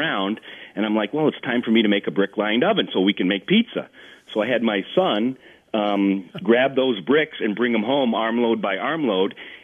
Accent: Boston, Massachusetts, United States; moved away; And I'm originally from Boston. We love pizza, and we moved out to Wisconsin.

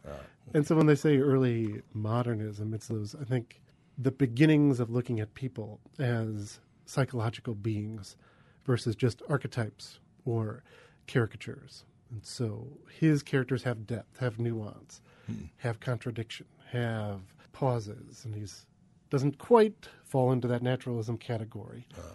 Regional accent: Cleveland, Ohio, United States; Originally, I'm from Cleveland, Ohio. I lived there for a number of years, went to Heidelberg University for undergrad

